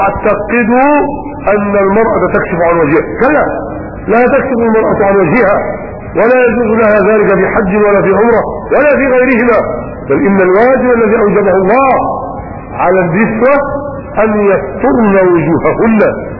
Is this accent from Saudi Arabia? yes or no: no; Egypt; البرانس اللي يسموه الزعبوط عندنا في مصر هنا يسموه الزعبوط